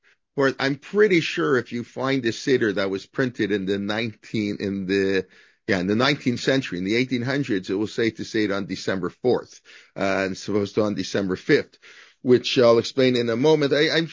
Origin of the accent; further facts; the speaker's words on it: Canada; I'm Canadian, so, you know, I can say things maybe a little bit easier than those Americans here.